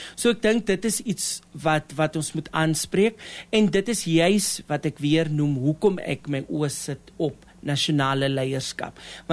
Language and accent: Afrikaans; Steinkopf, Northern Cape, South Africa; ek is oorspronklik van Steenkamp.